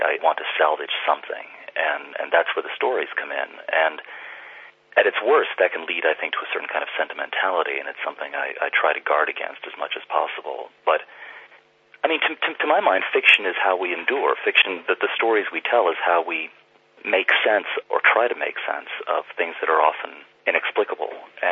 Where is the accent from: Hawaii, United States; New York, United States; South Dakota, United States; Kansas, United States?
New York, United States; New York City; first language Czech; Growing up in New York was kind of an oddly sort of, it was an odd childhood, because in some sense I think I felt that New York was a suburb of Prague, and all of our friends were Czech, my first language was Czech.